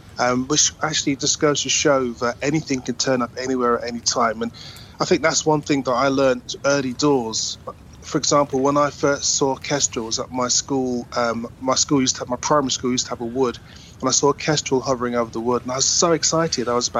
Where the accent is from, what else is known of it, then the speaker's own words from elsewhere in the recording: London, United Kingdom; born there; And then I was born in Northwest London as a human